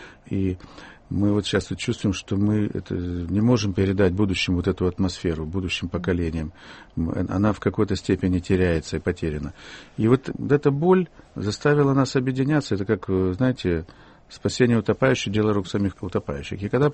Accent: Ukraine; moved away as an adult; я из провинции приехал, я вырос, родился на Украине, уже поступал в Москву, в ВУЗ поступал, а училище и школу заканчивал там.

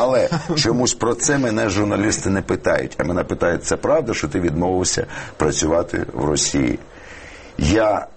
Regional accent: Kyiv, Ukraine; also born or lived in Moscow, Russia; а потім я народився тут, як киянин. Корінний.

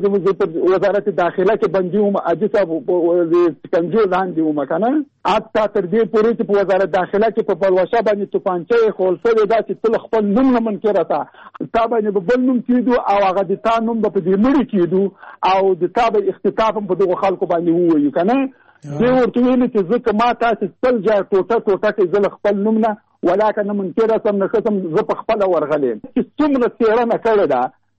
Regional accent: Jalalabad, Nangarhar, Afghanistan; زه د جلال آباد.

